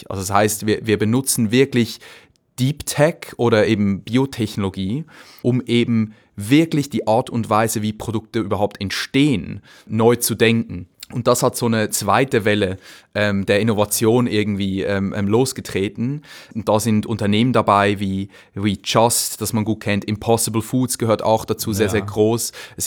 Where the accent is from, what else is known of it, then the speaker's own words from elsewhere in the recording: Zurich, Switzerland; ich bin im Zürcher Weinland aufgewachsen, im Dorf. Das ist nicht weit von Winterthur.